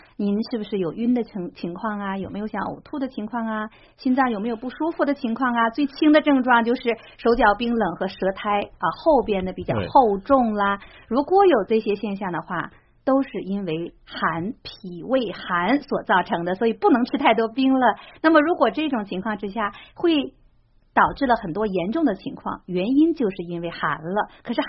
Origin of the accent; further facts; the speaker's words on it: China; 你比如我们中国人有句话叫做冬吃萝卜夏吃姜